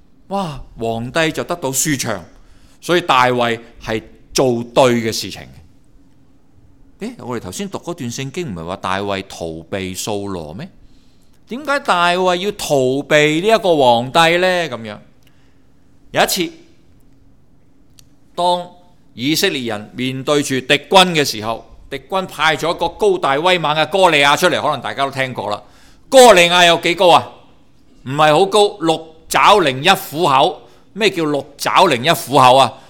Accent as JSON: {"language": "Cantonese", "country": "China", "said": "我哋中国人用牛皮阿叉噶嘛"}